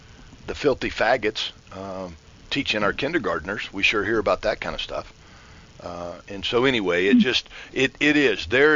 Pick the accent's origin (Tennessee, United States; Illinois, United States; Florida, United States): Florida, United States; But I can remember growing up in Central Florida, and you know, if you had any land at all, you had a garden.